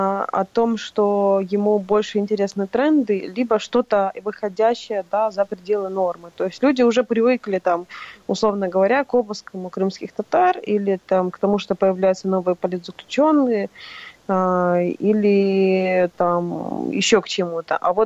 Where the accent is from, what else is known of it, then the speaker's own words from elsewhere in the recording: Crimea, Ukraine; я крымчанка